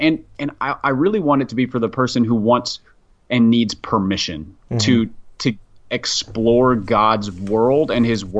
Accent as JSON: {"language": "English", "town": "Minneapolis", "region": "Minnesota", "country": "United States", "tie": "born or raised there", "said": "I mean, I grew up in Minneapolis, and during the time I was growing up, thousands, tens of thousands of Somalis were fleeing."}